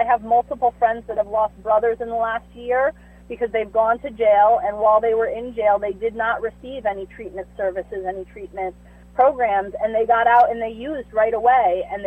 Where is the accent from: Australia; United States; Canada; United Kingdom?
United States; New Lebanon; I was born and raised in New Lebanon. I know firsthand the needs of the small rural communities.